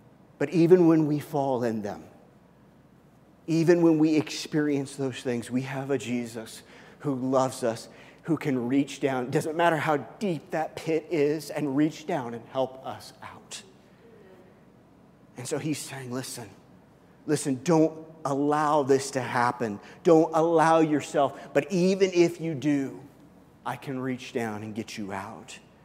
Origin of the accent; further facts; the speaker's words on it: Midwest, United States; I don't know about you, I came from the Midwest.